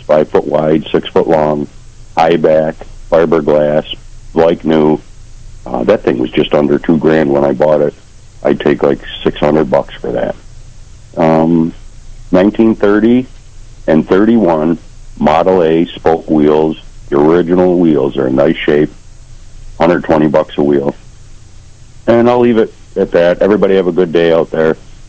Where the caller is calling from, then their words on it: Attica, United States; Calling from Attica.